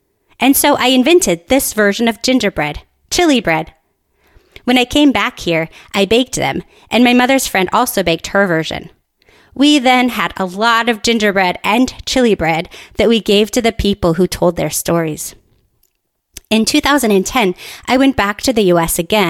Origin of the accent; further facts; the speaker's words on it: Nuremberg, Bavaria, Germany; I thought about Nuremberg as my hometown, the central market as the commercial center, and then naturally about Nuremberg gingerbread.